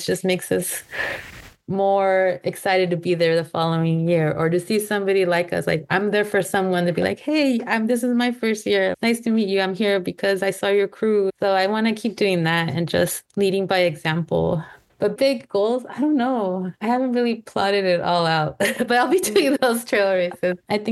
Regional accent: Bakersfield, California, United States; now in San Diego, United States; Because I'm not originally from San Diego. I've been here for almost 14 years, but Bakersfield is home base.

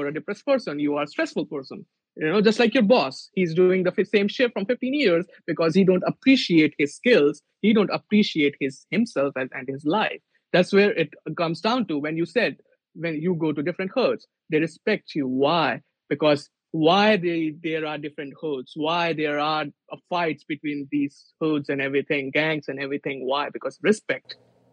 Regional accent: India; these people don't know I come from India.

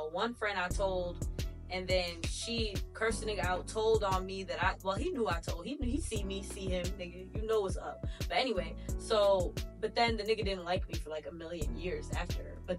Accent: New York, United States; I'm from New York. Okay. Upstate New York, yeah.

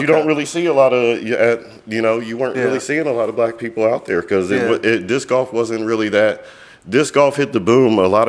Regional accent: Fairborn, Ohio, United States; also born or lived in Phoenix; Yeah, I went to Fairborn High School. I'm originally from Fairborn.

